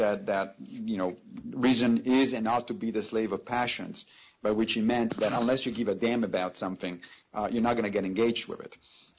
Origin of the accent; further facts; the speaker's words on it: Italy; moved away as an adult; now in United States; When I was growing up in Europe, in Italy, I never met a creationist.